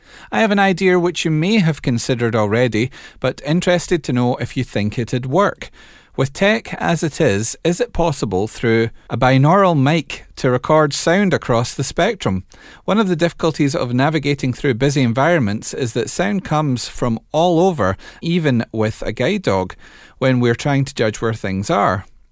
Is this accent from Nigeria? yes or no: no; Leicester, East Midlands, United Kingdom; I'm originally from Leicester, where I run a local VIP forum